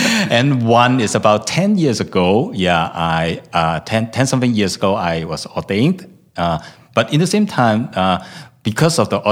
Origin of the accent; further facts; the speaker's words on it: Hong Kong; English is a second language; Yeah, I came from Hong Kong.